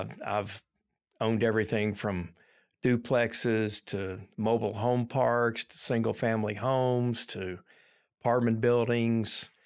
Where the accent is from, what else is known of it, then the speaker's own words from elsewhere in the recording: Lexington, Kentucky, United States; And I grew up here in Lexington. I grew up over in Meadowthorpe, went to Lafayette, went to UK Law School